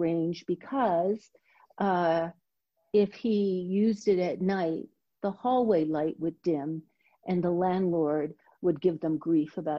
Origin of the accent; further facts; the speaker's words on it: San Francisco, California, United States; my parents are both Chinese. So I'm Chinese American, but was born and raised in San Francisco.